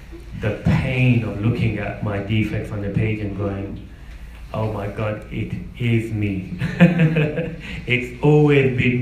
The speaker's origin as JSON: {"language": "English", "town": "Birmingham", "region": "West Midlands", "country": "United Kingdom", "tie": "born or raised there", "said": "I grew up in Birmingham."}